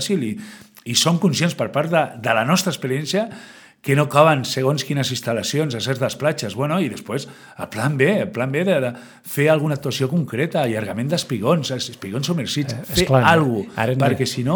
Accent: Sitges, Catalonia, Spain; nosaltres som gent de Sitges.

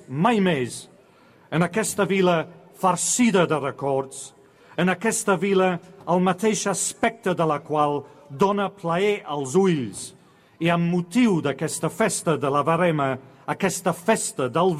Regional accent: London, United Kingdom; Catalan is a second language; Vaig néixer i créixer a Londres.

